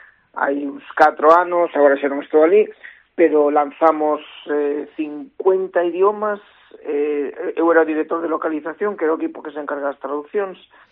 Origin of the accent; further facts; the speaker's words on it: Galicia, Spain; moved away; eu tamén creía que lle debía un pouco iso a Galicia e a miña lingua, que, bueno, levo moitos anos fora, e perdón, se o meu galego non é tan bo como a xente que ainda está por aí